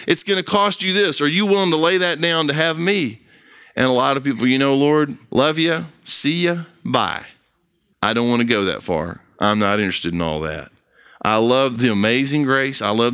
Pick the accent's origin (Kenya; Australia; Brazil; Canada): Brazil; now in United States; I grew up in Brazil.